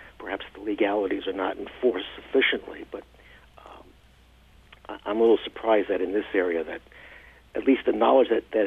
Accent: Brooklyn, New York, United States; now in Brighton, United States; I wasn't brought up in the Rochester area. I come from the New York City area, Brooklyn in particular, brought up in the 50s and 60s.

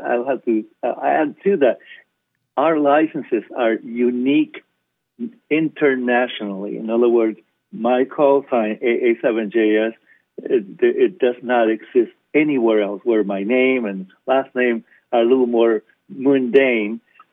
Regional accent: Pacific Northwest, United States; The seven means that we are from the Pacific Northwest.

